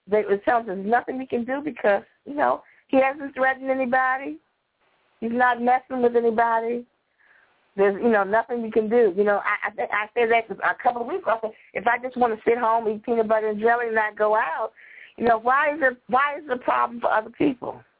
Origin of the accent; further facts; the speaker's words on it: Washington, District of Columbia, United States; This is the Washington Post, my hometown newspaper.